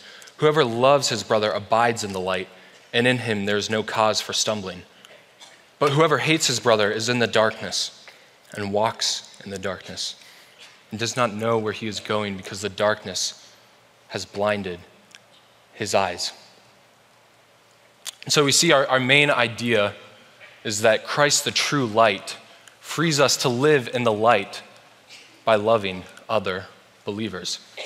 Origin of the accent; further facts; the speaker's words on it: Germany; as I was growing up in Germany, every year for New Year's Eve, my family would have a party